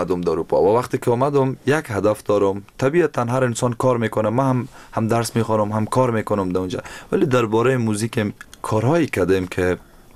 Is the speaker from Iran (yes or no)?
no; Afghanistan; now in Germany; بعد از دو سال دقیقا در آلمان زندگی میکنم و کمی راستی وقتی که از افغانستان بر آمدم از دوستا دور شدم